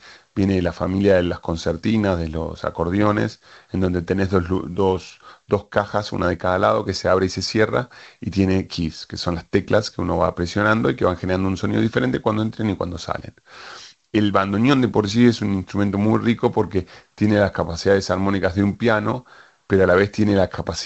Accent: Mendoza, Argentina; Yo vengo de una zona de Argentina que es Mendoza, muy reconocida por el vino, pero también muy reconocida por la tonada, un territorio que aún está poblado de gauchos

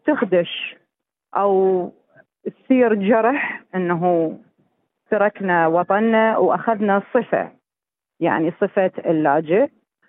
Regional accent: Baghdad, Baghdad Governorate, Iraq; moved away as an adult; now in Australia; لما طلعت من العراق من بغداد تحديدا قسرا، ما كان الموضوع يعني قراري

